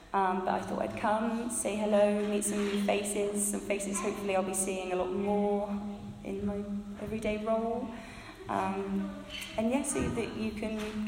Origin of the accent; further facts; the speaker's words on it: Pershore, West Midlands, United Kingdom; I'm from Pershore.